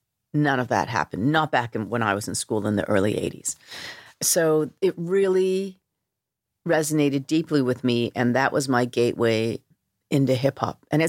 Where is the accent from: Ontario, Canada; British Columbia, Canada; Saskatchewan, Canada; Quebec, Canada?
British Columbia, Canada; Vancouver; Because for me, growing up in Vancouver, the only other people of color I saw were the other members of the Korean community.